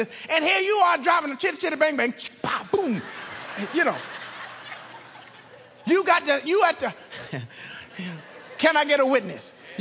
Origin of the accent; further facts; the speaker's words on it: Brunswick, Georgia, United States; I'm from Brunswick. We drive over on St. Simon's Island.